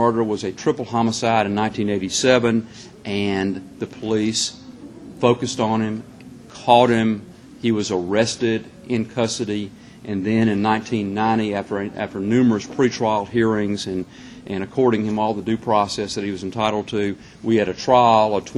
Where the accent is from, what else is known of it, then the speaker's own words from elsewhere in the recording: Minden, Louisiana, United States; My mother was from Shreveport. She married a guy from Minden, my father, and I grew up in Minden. They lived in Minden. My father ran a hardware store in the city of Minden.